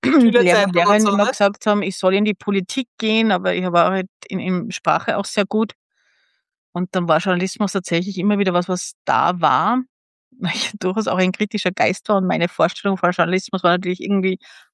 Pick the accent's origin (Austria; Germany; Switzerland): Austria; Salzburg; wo ich herkomme, aus Salzburg